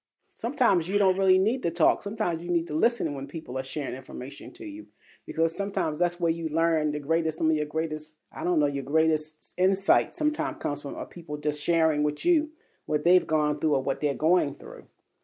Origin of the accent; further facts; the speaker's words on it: Baltimore, Maryland, United States; I was born and raised in Baltimore. I went through the city public schools and college educated in Baltimore, the whole nine yards. So Baltimore's been my home all my life.